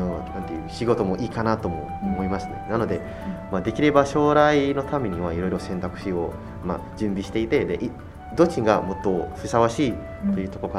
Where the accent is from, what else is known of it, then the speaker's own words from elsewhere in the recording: Tangerang, Banten, Indonesia; もともと自分の地元タングラングシーっていうところなんですけど